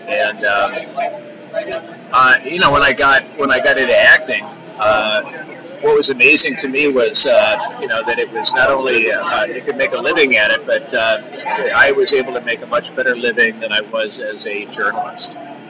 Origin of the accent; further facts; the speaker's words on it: Midwest, United States; I come from the Midwest, and my folks were country club Republicans.